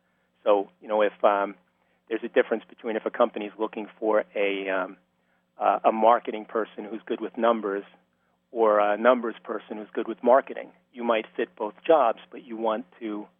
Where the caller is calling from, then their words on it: Long Island, New York, United States; from Long Island.